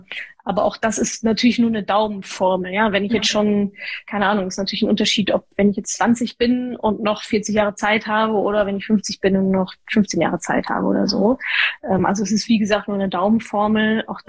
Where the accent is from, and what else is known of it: North Rhine-Westphalia, Germany